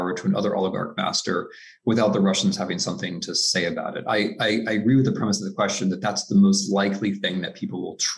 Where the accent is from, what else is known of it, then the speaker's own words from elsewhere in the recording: United States; I mean, as an American, I believe my own democracy is a work in progress.